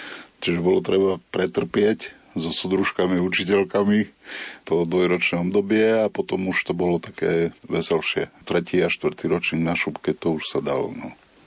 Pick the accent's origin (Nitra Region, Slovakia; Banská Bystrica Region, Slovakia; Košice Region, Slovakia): Košice Region, Slovakia; Sečovce; Ja som rodák z takého malého mesta Sečovce, to je mestečko medzi Košicami a Michalovcami.